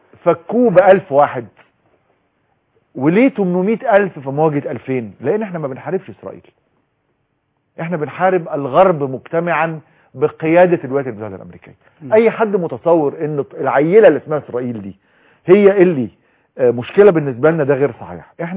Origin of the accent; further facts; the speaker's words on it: Egypt; احنا عندنا في سيناء